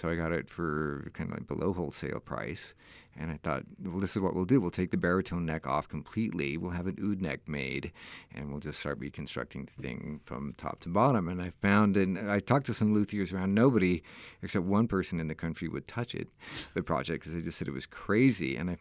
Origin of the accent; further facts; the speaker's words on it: United States; But I also, you know, I'm an American kid.